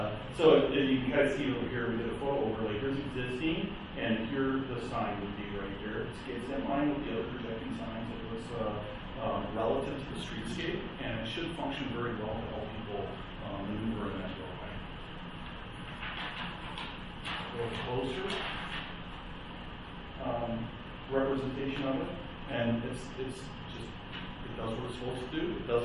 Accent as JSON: {"language": "English", "town": "Southland", "region": "Indiana", "country": "United States", "said": "I'm from Southland, Indiana."}